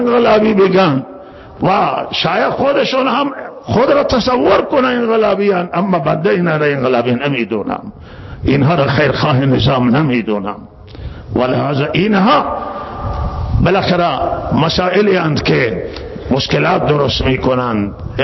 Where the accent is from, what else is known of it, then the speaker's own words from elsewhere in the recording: Iran; شک نیست که اهل سنت ایرانی هن. ما ایرانیم و ما برانداز نیستیم